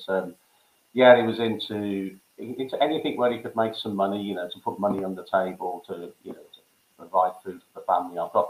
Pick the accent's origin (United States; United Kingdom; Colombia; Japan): United Kingdom; Birmingham, West Midlands; born there; I was originally born right in Birmingham.